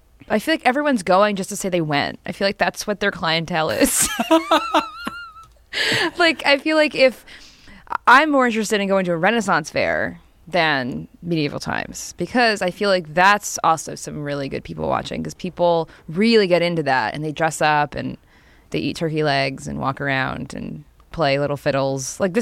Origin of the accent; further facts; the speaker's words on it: New Jersey, United States; I'm from New Jersey. Like, that was definitely a thing you can do. You drive a few hours south or whatever